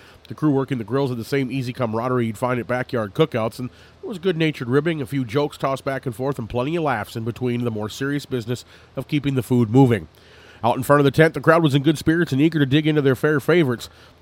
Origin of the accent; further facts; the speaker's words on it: Minnesota, United States; I used an old trick I learned growing up in Minnesota.